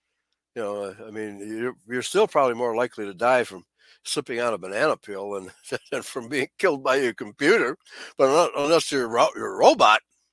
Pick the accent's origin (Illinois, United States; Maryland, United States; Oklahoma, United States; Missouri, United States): Illinois, United States; Chicago; I was brought up in the German community of the city of Chicago